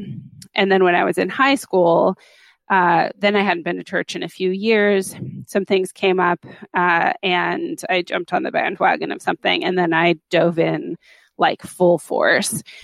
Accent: Los Angeles, California, United States; So I grew up in a Christian home. My parents, though, were both from the Midwest. I grew up in Los Angeles

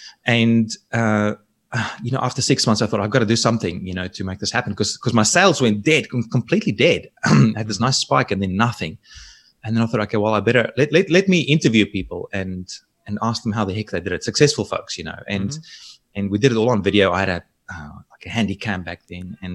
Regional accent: Free State, South Africa; moved away; also born or lived in New Zealand; And where I grew up in the Free State in South Africa, it was nice and warm too.

